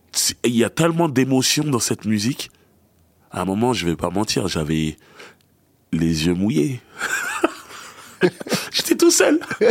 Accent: France; Ils disent, mais tu viens d'où ? Je dis, de France.

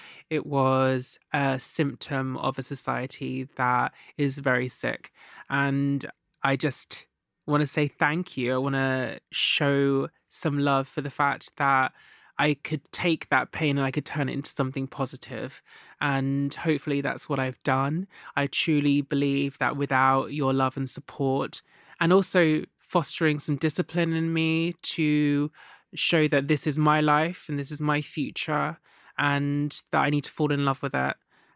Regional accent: Jamaica; I'm Jamaican.

